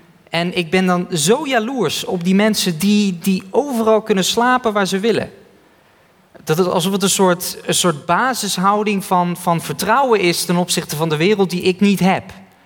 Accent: Randstad, Netherlands; Ik kom uit de Randstad

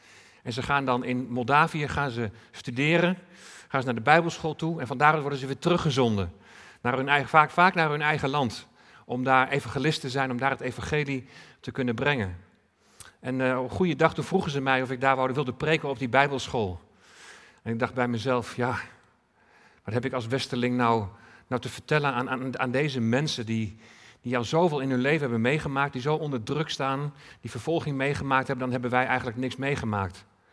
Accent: Deventer, Overijssel, Netherlands; Nou, wij zijn geboren en getogen in Deventer en daar opgegroeid. Ik ben ongelovig opgegroeid, op mijn 9e tot geloof gekomen in de Heer Jezus.

